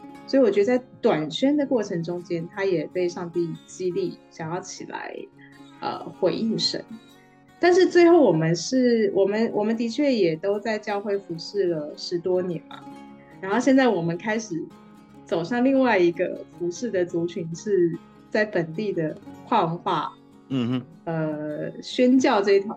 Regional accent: Hsinchu, Taiwan; 我在新竹长大嘛

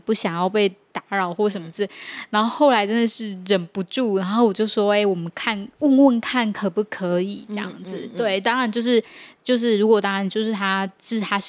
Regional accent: Taiwan; 我们是台湾的粉丝

